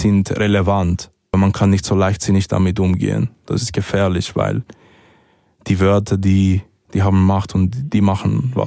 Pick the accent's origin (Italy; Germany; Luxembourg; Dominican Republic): Dominican Republic; Also ich bin in der Dominikanischen Republik aufgewachsen.